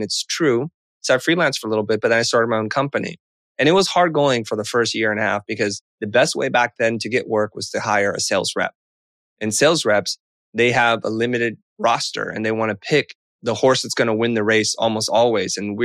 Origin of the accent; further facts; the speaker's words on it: San Jose, California, United States; also born or lived in Kansas City, Missouri; No, I grew up in San Jose. And before that, I lived for a couple of years in Kansas City, Missouri.